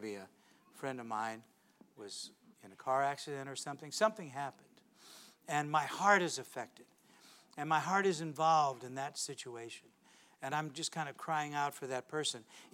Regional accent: St. Louis, Missouri, United States; I grew up in St. Louis, Missouri, and St. Louis is a big baseball town.

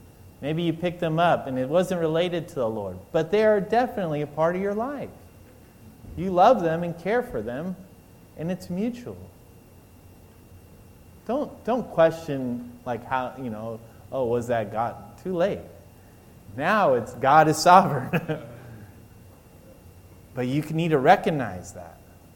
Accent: California, United States; now in Michigan, United States; I moved from Southern California. I feel cold. I'm in Michigan. There's snow now. I never experienced that.

